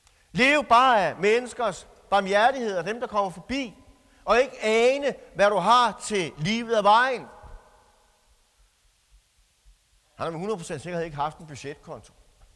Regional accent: Toftlund, Region of Southern Denmark, Denmark; Hjemme i Toflund, hvis der bare er en lille smule larm i gaden, så skal jeg garantere for, at jeg hænger i gardinerne lige med det samme.

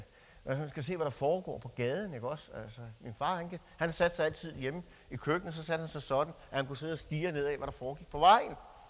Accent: Toftlund, Region of Southern Denmark, Denmark; Hjemme i Toflund, hvis der bare er en lille smule larm i gaden, så skal jeg garantere for, at jeg hænger i gardinerne lige med det samme.

